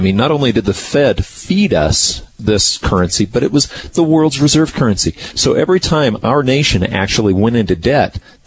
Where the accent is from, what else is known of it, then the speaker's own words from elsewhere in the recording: United States; Well, David, as an American, sometimes I realize that I've really lived in an amazingly comfortable environment